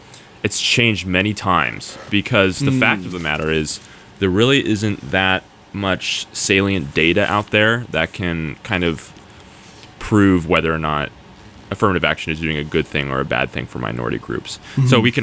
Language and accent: English; Oregon, United States; Yeah, that's something, in my home state, I'm, you know, when I just voted in the last election, and it's incredible in Oregon